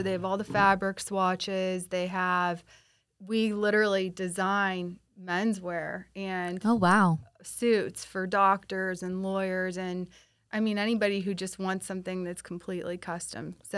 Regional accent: Pittsburgh, Pennsylvania, United States; I'm a Pittsburgher.

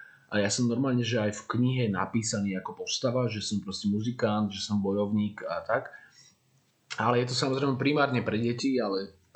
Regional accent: Leopoldov, Trnava Region, Slovakia; keď som doma v Leopoldove u našich, tak vidím pred barák a zapalím si a vidím svet.

